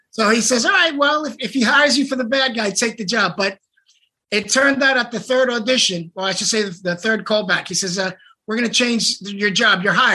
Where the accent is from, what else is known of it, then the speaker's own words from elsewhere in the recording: New York, United States; I grew up in the South Bronx. I was on 141st Street and St. Anne's Avenue, deep in the boogie down.